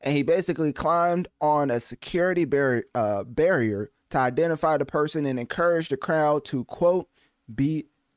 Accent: Arkansas, United States; in my hometown, mind you, well, not hometown, but my home state, mind you, in Arkansas

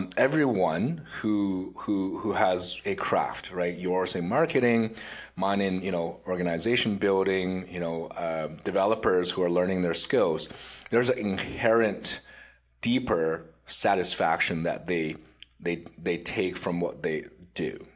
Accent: Finland; It's on the west coast of Finland, closer across the water from Sweden. It's a small little town called Vaasa. It's a half Swedish speaking, half Finnish speaking.

